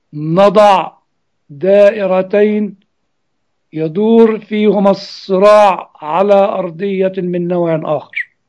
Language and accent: Arabic; Egypt; أنا مصري أولا وثانيا وثالثا، ومسيحيتي هي علاقة بيني وبين الله